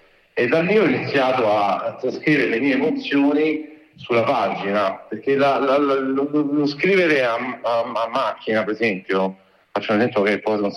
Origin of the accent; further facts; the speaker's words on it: Rome, Lazio, Italy; io sono un ragazzo, tra virgolette, 40 anni, però sempre un ragazzo, è vero, e abito a Roma, sono cresciuto completamente a Roma